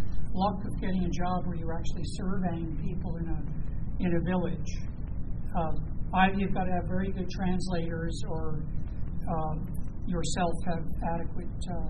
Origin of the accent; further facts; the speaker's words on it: New York, United States; now in Maryland, United States; I'm a Marylander now, I'm a New Yorker by origin